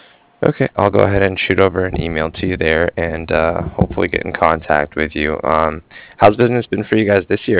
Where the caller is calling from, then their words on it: Cardiff, Wales, United Kingdom; And I'm calling from Cardiff.